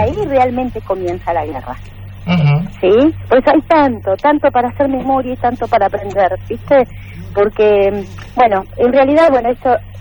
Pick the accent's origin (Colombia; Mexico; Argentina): Argentina; Hagámonos cargo como argentinos